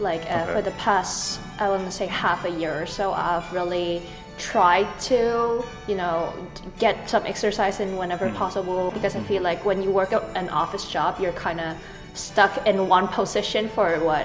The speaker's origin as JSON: {"language": "English", "country": "Canada", "said": "I'm from Canada."}